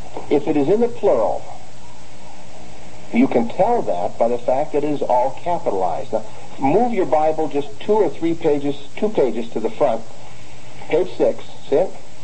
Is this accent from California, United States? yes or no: yes; Los Angeles, California, United States; moved away as an adult; also born or lived in Virginia; I moved from Los Angeles in 1962, and the society sent me to Virginia. And I pioneered there in that congregation in Virginia for 4.5 years. Well, you know, the speech in the South is different than the speech where I was from.